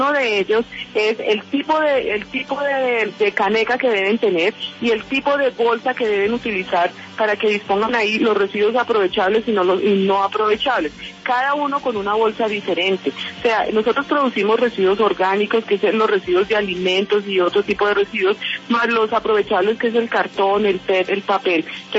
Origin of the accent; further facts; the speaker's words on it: Bogotá, Colombia; nosotros como bogotanos